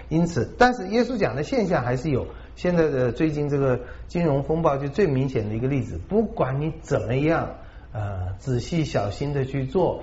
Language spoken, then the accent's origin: Chinese; China; 那个目标对我们中国人，对全世界所有没有安全感的人